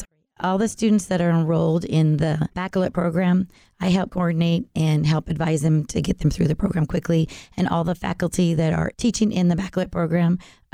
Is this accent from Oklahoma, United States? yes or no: no; Los Angeles, California, United States; now in Fresno, United States; Well, I'm originally from Los Angeles, and I moved, my husband drug me up to Fresno about 20-some years ago for a job.